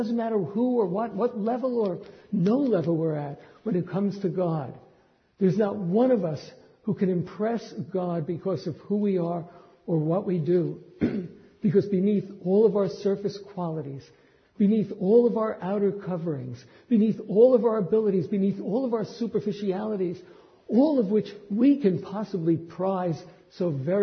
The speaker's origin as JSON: {"language": "English", "town": "New York City", "region": "New York", "country": "United States", "tie": "born or raised there", "said": "when I grew up in New York City, I wandered the streets and I wandered the subway system"}